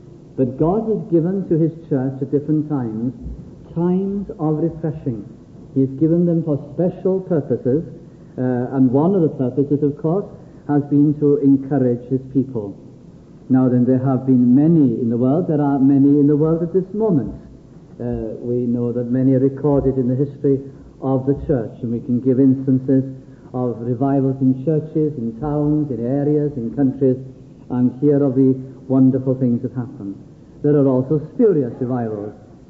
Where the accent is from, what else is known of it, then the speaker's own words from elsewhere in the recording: Wales, United Kingdom; but has brought perhaps a new dimension that I would be put before being Welsh, being a Christian.